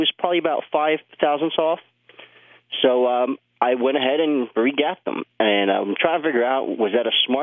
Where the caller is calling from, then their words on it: Flowery Branch, Georgia, United States; I'm calling from Flowery Branch, Georgia.